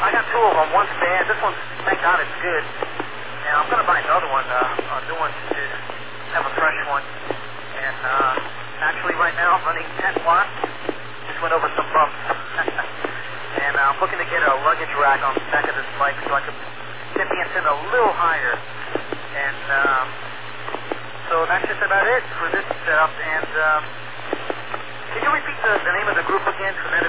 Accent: Irvington, New Jersey, United States; I grew up right on the New York City area, actually, outside of it, North Jersey. A little town called Irvington, New Jersey. which is not a friendly town anymore.

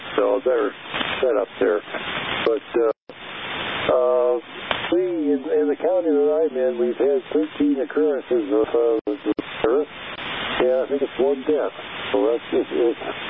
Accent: Charlevoix, Michigan, United States; so we decided to come back to my hometown, that where I was born, in Charlevoix, Michigan.

